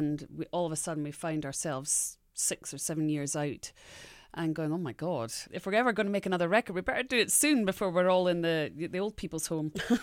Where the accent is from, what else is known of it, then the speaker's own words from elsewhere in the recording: Scotland, United Kingdom; because I came from Scotland, so I said girl. I don't say girl. Mm-hmm. I say girl.